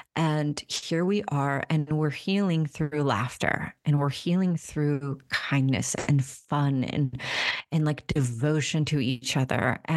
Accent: Marietta, Georgia, United States; You know, I grew up in Marietta, Georgia. People would come to our house and, you know, we were spiritual

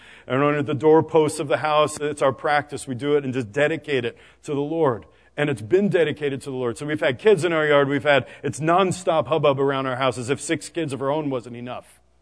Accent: New York City, New York, United States; also born or lived in Boston; I'm from New York City. We just lived in Boston for 10 years, and we were in Steelton.

